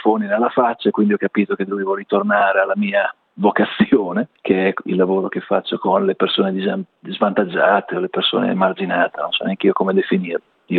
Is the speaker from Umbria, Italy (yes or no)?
no; Rimini, Emilia-Romagna, Italy; vengo da Rimini